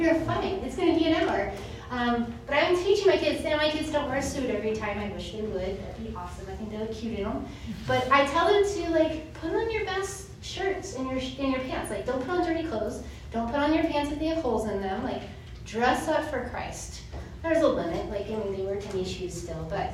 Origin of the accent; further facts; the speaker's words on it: Texas, United States; I have a bit of a potty mouth. I'm a Texan.